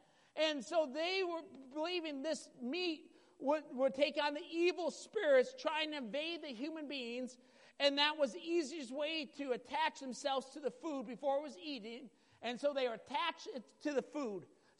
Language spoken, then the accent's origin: English; Midwest, United States; I tell you, back in the Midwest, growing up in the Midwest, it was a big deal if ladies wore pants.